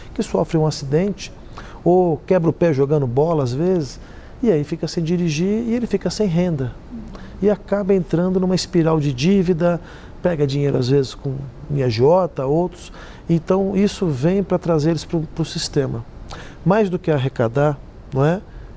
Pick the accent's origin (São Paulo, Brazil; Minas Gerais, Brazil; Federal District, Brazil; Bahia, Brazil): São Paulo, Brazil; Eu sou paulistano, sei que na minha cidade lá os motoqueiros, os motoboys são indispensáveis